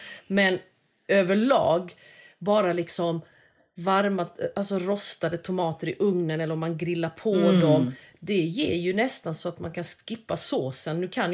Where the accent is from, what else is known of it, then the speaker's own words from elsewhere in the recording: Växjö, Kronoberg County, Sweden; de rätterna jag serveras där, eller som jag har vuxit upp med i Växjö